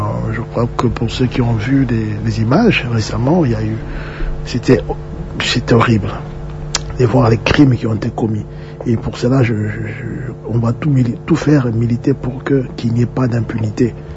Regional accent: DR Congo; Moi, en tant que Congolais, et Congolais d'origine

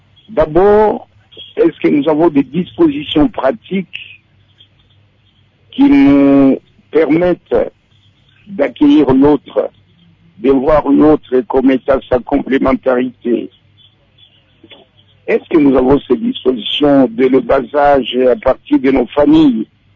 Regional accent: Kivu, DR Congo; Moi, je suis du Kivu, un Mswahili.

